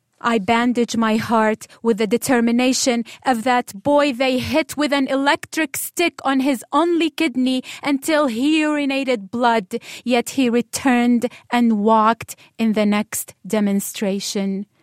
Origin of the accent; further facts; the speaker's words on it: Sweida, As-Suwayda Governorate, Syria; a poet from Sweida, my hometown in Syria.